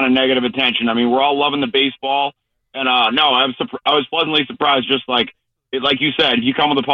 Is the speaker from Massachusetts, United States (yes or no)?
yes; Boston, Massachusetts, United States; I know Red Sox fans can be super obnoxious, and I grew up in the Boston area, and I'm sorry for that.